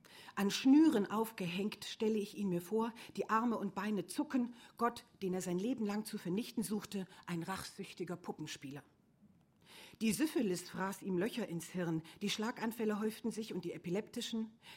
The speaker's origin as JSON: {"language": "German", "region": "Saxony", "country": "Germany", "tie": "born or raised there", "said": "Ich komme aus Sachsen, aus dem mittlerweile wieder schönen Erzgebirge. Zu meiner Zeit, als ich dort groß wurde, war es weniger schön, weil Uranerz abgebaut wurde und es eigentlich ein riesen Drecksloch war."}